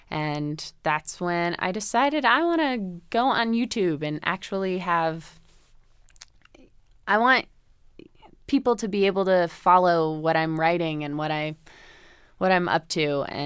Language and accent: English; Virginia, United States; now in Boulder, United States; And I'm from Northern Virginia, so everything, I've already done this once.